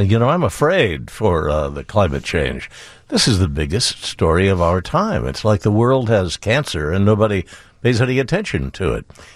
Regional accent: Midwest, United States; So I'm a Midwesterner. Came up in 1966.

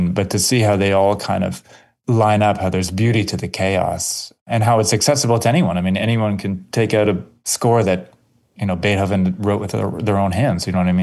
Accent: Toronto, Ontario, Canada; I grew up in Yonge and Lawrence, so that will always be my favorite, up by the Toronto French School, kind of down in that whole area there and by the ravine, and used to be Sunnybrook Stables, and that will always be my favorite part of Toronto.

